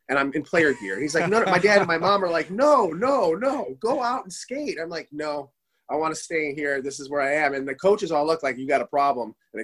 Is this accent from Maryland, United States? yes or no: no; Michigan, United States; Okay, so I'm a 79 birthday. I grew up in Michigan. My next door neighbor played AAA hockey for the Michigan Travelers.